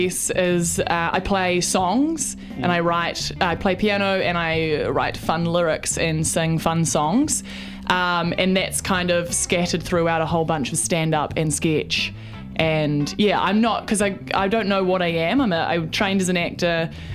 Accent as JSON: {"language": "English", "region": "Wellington", "country": "New Zealand", "lives_now": "Auckland, New Zealand", "said": "I'm from Wellington, so I love going home. I actually moved up to Auckland a year ago."}